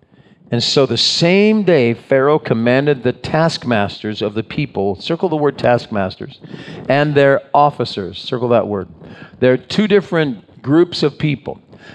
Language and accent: English; Ohio, United States; I grew up in Ohio, in southeastern Ohio, and there's a town of Goshen about 15 miles from where I grew up as a kid.